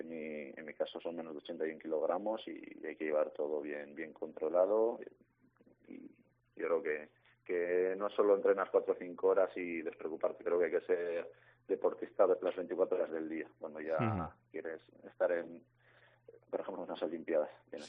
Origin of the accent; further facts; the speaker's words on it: Sangüesa, Navarre, Spain; empecé en mi pueblo, en Sangüesa. Y ya luego más tarde, cuando ya me lo quise tomar más en serio, subí hacia Pamplona